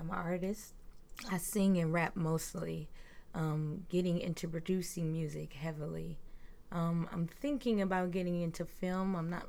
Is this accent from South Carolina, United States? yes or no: no; Grand Rapids, Michigan, United States; I am from Grand Rapids, Michigan.